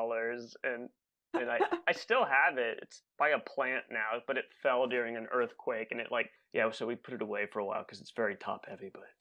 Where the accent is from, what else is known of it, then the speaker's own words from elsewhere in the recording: Florida, United States; just because I'm from Florida.